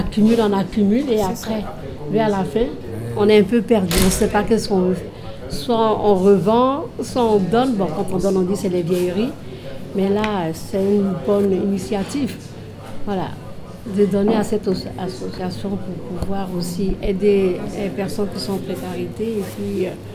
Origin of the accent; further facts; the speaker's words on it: Côte d’Ivoire; now in France; Moi, je suis de la Côte d'Ivoire.